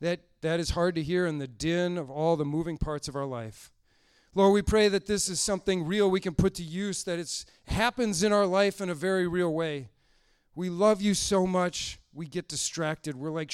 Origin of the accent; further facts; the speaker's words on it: Pewaukee, Wisconsin, United States; I'm from Pewaukee, Wisconsin, which is about the smallest town you've ever heard of, never heard of. And this guy is from my hometown